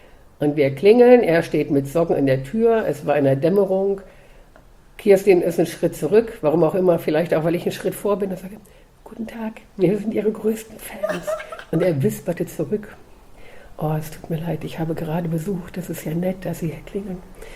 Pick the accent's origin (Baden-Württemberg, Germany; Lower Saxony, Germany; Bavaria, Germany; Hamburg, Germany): Lower Saxony, Germany; Hildesheim; die habe ich dann auf dem Fahrrad ins Tierheim in Hildesheim, wo ich herkomme, gefahren